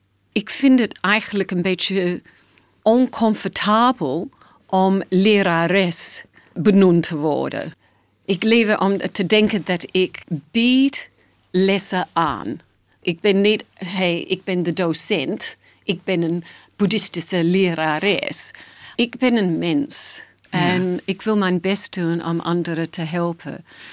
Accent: Australia; Ik kom uit Australië. Ik had een heel lieve familie en ik ben opgegroeid in de protestante kerk.

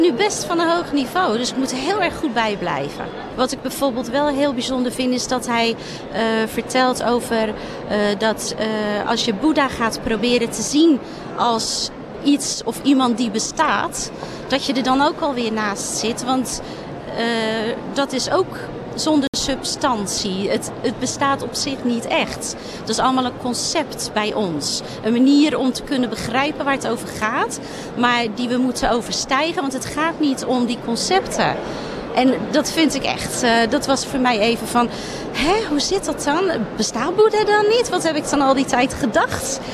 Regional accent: Rotterdam, South Holland, Netherlands; ik kom uit Rotterdam.

